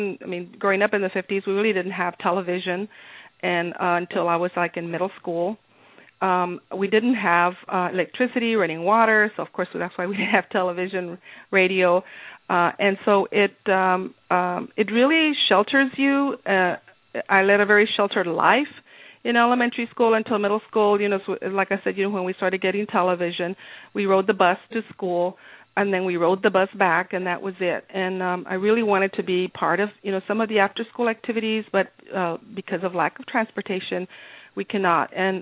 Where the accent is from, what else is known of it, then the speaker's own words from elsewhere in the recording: Edinburg, Texas, United States; I was born and raised in South Texas, and actually I always talk about, that I'm a farm girl in rural South Texas in Edinburgh.